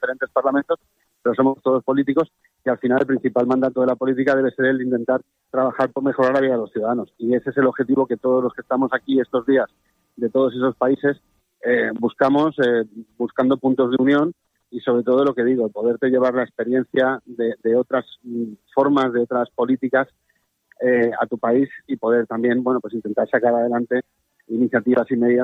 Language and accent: Spanish; Spain; soy el tercer español en la historia de la UIT que forma parte del comité ejecutivo.